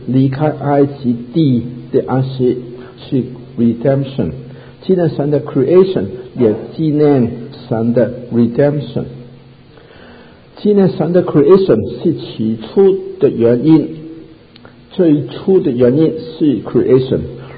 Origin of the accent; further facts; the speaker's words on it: China; 一路像我们中国人很喜欢的，一边吃饭一边讲话